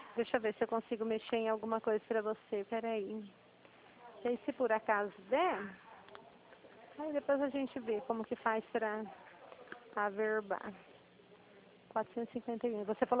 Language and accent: Portuguese; Dracena, São Paulo, Brazil; also born or lived in Campo Grande; Eu já morei em Campo Grande, sabe? Mas não conheço muito Mato Grosso, não. Eu sou aqui do estado de São Paulo.